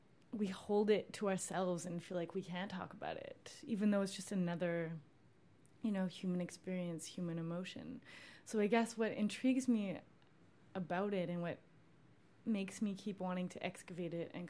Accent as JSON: {"language": "English", "country": "Canada", "said": "I'm Canadian."}